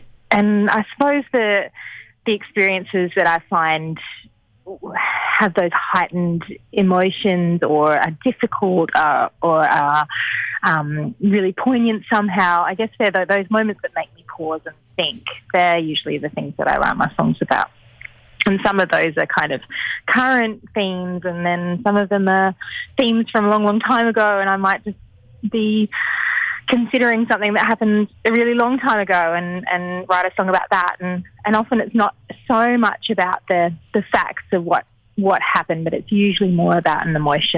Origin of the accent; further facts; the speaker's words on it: Tasmania, Australia; I'm from Tasmania, and I just can't stop myself from writing songs.